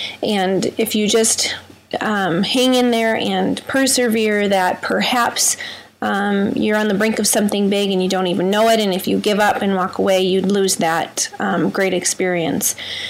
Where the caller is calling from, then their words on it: Michigan, United States; I'm calling from West Michigan, and I blog about faith